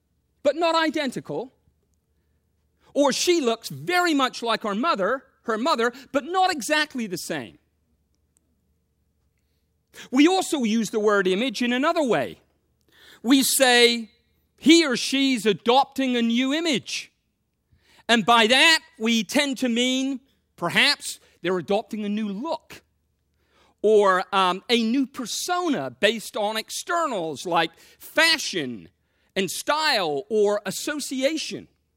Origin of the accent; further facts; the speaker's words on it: England, United Kingdom; now in United States; I'm an Englishman. I was born, raised in England before I ever came here, very familiar with that image.